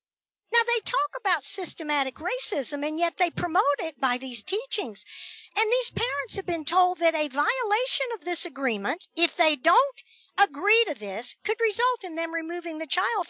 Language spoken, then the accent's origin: English; the South, United States; Let me tell you, I was raised in the South. I never saw things like this.